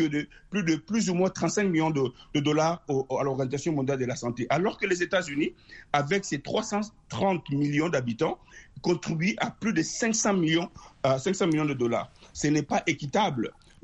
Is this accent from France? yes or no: no; DR Congo; born there; chez nous, en RDC natale, à l'est du pays